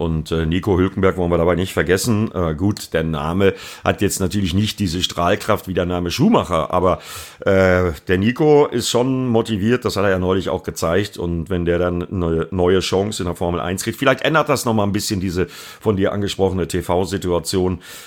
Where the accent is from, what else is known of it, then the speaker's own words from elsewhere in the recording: Bremen, Germany; Das ist ja für mich als Bremer quasi mein Heimspiel.